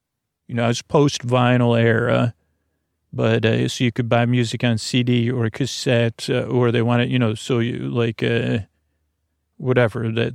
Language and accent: English; Syracuse, New York, United States; well, let's go through the dial of a kid when I was growing up in Syracuse.